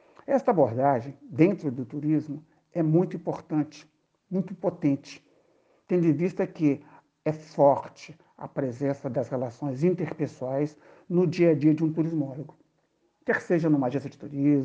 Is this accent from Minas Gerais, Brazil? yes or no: yes; Belo Horizonte, Minas Gerais, Brazil; born there; Sou nascido em BH, Minas Gerais.